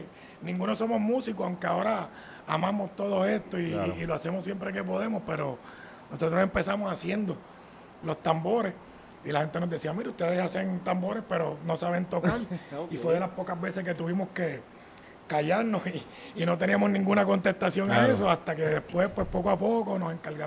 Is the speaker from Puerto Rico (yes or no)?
yes; Ponce, Puerto Rico; soy de Ponce y mi segundo hogar es pues Salinas.